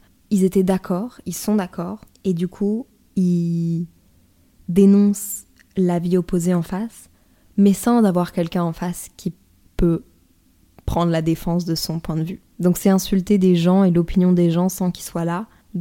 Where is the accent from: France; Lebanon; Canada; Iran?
France; northern France; je sais pas si c'est parce que je viens du nord de la France, pour moi c'est pas une grosse insulte.